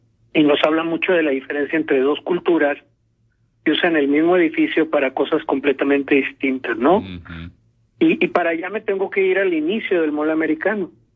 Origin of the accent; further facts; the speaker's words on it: Mexico; nosotros como mexicanos somos retecopiones y vamos a pasar lo mismo